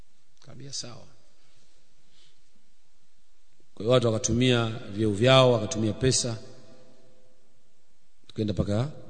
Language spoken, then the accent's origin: Swahili; Tanzania; Mimi ni Mtanzania